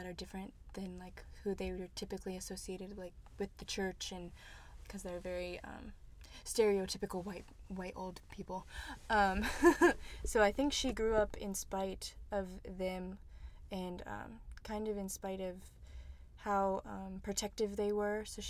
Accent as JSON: {"language": "English", "town": "Mineral Wells", "region": "West Virginia", "country": "United States", "tie": "born or raised there", "also_born_or_lived": "Charleston", "said": "I grew up in Mineral Wells in the Parkersburg, West Virginia area, so about an hour and a half away from Charleston."}